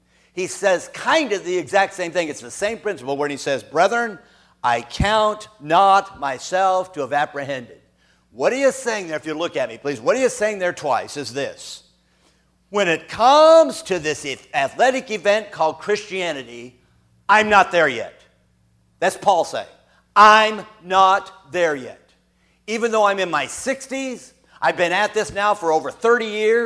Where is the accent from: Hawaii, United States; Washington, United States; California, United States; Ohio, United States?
Washington, United States; Drew Bledsoe, from Washington, my home state, by the way